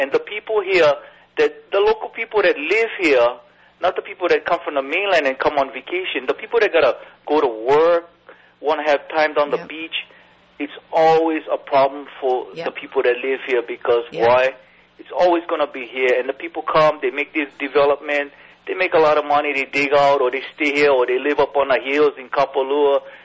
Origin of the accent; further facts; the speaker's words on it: Wailuku, Hawaii, United States; I have never left this island. I live here all my life. I've never been to the mainland. And I've seen the growth. I'm a plantation boy. I grew up in Wailuku-Shuga, and I grew up on a camp